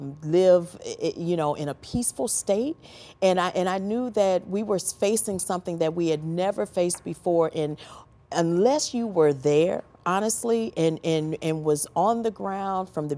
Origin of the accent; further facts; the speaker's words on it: St. Louis, Missouri, United States; I'm being born and raised in St. Louis, and I've lived in all around St. Louis, from Castle Point to Webster Groves, okay, in very different demographics, if you will.